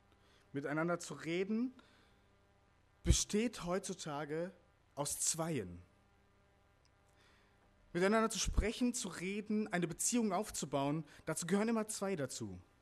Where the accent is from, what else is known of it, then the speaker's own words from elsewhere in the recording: Meckenheim, North Rhine-Westphalia, Germany; Ich komme aus Meckenheim. Ich bin 28 Jahre alt